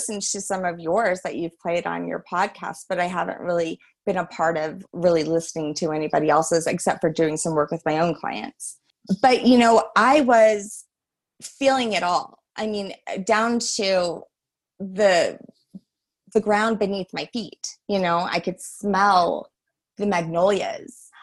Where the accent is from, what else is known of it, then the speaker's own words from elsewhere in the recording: New Orleans, Louisiana, United States; because I am from New Orleans, Louisiana.